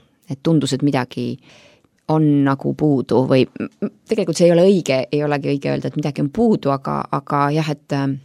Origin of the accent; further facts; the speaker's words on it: Tallinn, Harju County, Estonia; Ma olen sündinud, kasvanud Tallinnas, aga nagu me kõik või paljud meist, ega me oleme mingil ajal siia Tallinnasse jõudnud, ehk siis minu perel jõudsid Tallinnasse vanemad.